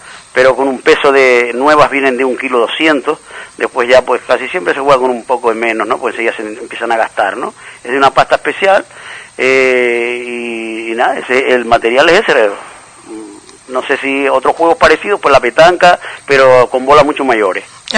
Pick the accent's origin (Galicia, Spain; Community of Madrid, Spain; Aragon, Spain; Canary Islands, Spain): Canary Islands, Spain; Lanzarote; now in Tenerife, Spain; Yo soy de Lanzarote, aunque estoy en Tenerife, vivo en Tenerife, pero fui a estudiar para Tenerife y ahí me quedé.